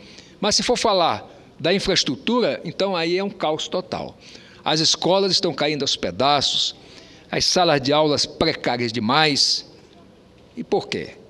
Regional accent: Roraima, Brazil; born there; Eu sou aliado do povo de Roraima. Eu tenho um compromisso com a terra onde eu nasci. Eu tenho um compromisso com a terra onde meus filhos nasceram.

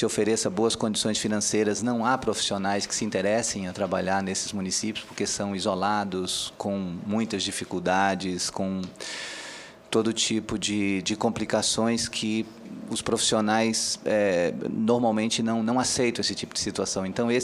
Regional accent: Acre, Brazil; eu sou da região norte do estado do Acre

